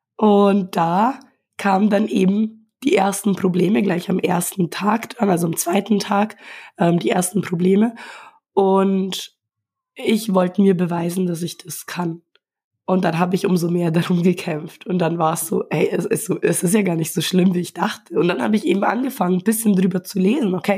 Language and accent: German; Brazil; also ich komme ja ursprünglich aus Brasilien